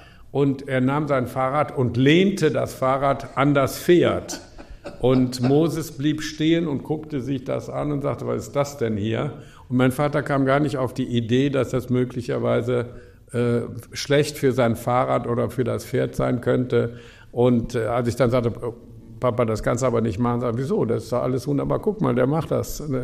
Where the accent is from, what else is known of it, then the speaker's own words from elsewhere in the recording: Cologne, North Rhine-Westphalia, Germany; ich bin in Köln-Mühlheim groß geworden